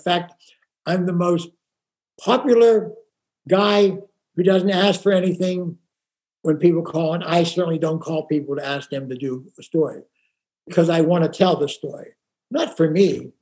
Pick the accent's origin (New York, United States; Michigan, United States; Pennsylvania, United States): Pennsylvania, United States; Pittsburgh; They brought in a guy from Pittsburgh who I knew his granddaddy because I'm from Pittsburgh to do the interview with me.